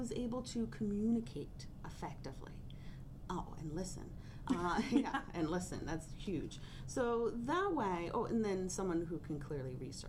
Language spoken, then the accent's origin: English; Pennsylvania, United States; So I grew up in the Philadelphia region, right outside of Philly in Montgomery County.